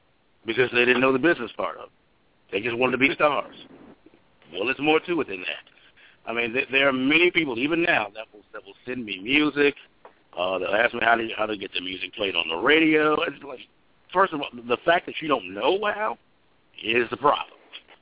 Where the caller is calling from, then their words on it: Philadelphia, Pennsylvania, United States; in Philadelphia, brother.